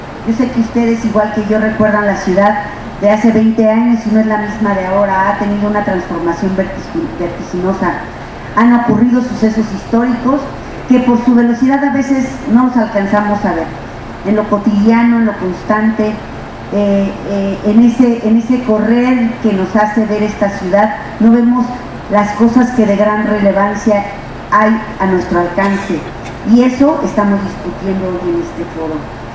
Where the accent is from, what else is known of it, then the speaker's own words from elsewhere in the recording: Mexico; Somos uno en esta ciudad y todos somos mexicanos.